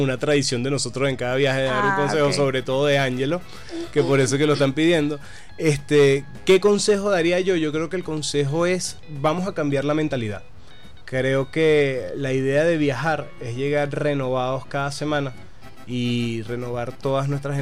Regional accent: Caracas, Capital District, Venezuela; nosotros como caraqueños la tenemos ahí, y como nosotros asistimos al Ávila, creemos que todos lo hacen

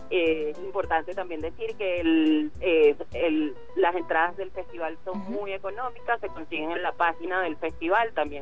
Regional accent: Venezuela; es una reivindicación de nuestras raíces y de nuestra idiosincrasia como venezolanos y de nuestras culturas

